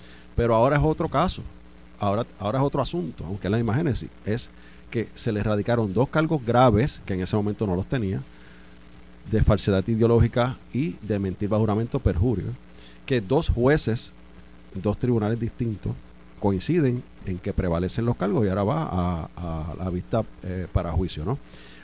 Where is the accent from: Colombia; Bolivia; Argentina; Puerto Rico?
Puerto Rico; Ciales; Yo soy de Ciales, pero estaba haciendo visitas protocolares en Morovis.